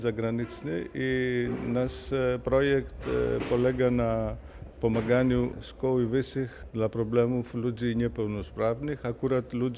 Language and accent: Polish; Greece; pochodzę z Grecji.